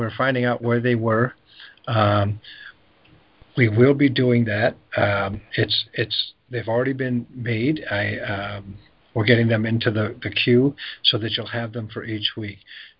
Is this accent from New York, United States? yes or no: yes; Syracuse, New York, United States; I'd pretend I'm a snowplow, because we're from Syracuse, you know, and all that. It's all upstate New York, all the snow is.